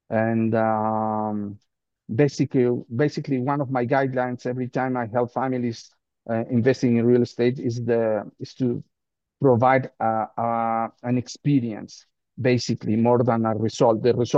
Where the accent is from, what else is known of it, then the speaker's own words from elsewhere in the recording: Mexico City, Mexico; I live in Mexico City. I'm originally from Mexico City.